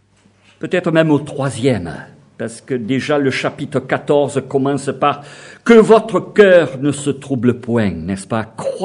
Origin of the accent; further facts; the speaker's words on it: Toulouse, Occitanie, France; accent: southwestern French; Alors je suppose qu'on vous a fait circuler que je venais de Toulouse, du sud-ouest, avec un accent particulier.